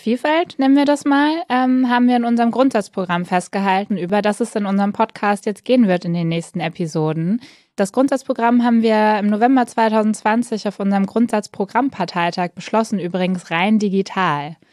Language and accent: German; Germany; ich komme aus der Eifel, da gibt's halt so Schieferhallen